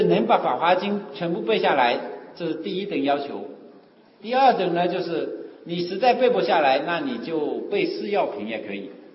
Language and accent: Chinese; Wenzhou, Zhejiang, China; 特别是我们温州人都讲它是大乘经